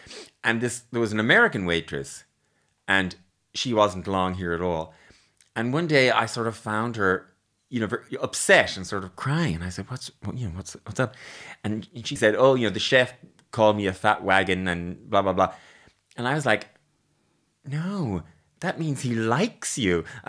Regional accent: Ireland; But in practice, I'm too Irish, maybe.

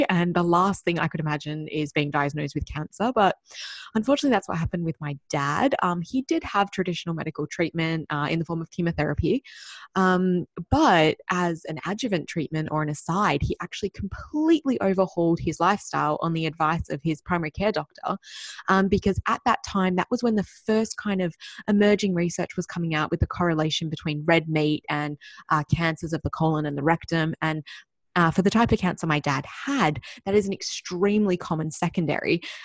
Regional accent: Perth, Western Australia, Australia; especially not where I was growing up in Perth, Western Australia.

